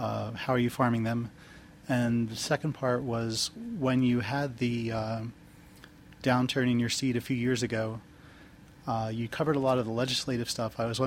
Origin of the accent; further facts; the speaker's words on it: Hawaii, United States; I'm actually from Hawaii, and I know that you can't own anything below the high water mark in Hawaii.